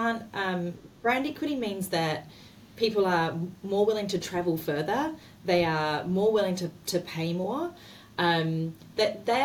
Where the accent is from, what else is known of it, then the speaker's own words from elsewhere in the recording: New Zealand; now in United States; As you can hear from the accent, I am Kiwi.